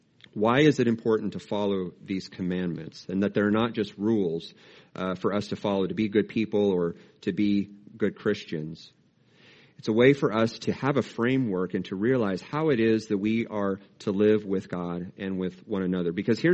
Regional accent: Great Bend, Kansas, United States; moved away; But one day they came to my hometown of Great Bend, Kansas.

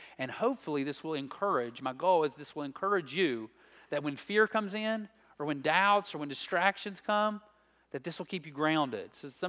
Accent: Princeton, West Virginia, United States; And I grew up in Princeton, West Virginia, God's country, and I attended Lily Grove Baptist Church.

